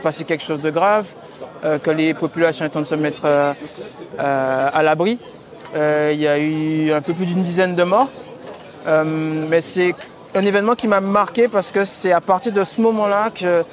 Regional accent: Guadeloupe, France; Alors moi, je suis un Guadeloupéen.

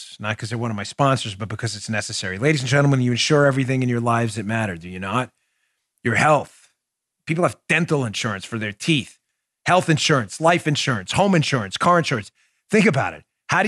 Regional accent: Queens, New York, United States; I come from Queens where he comes from. I get it.

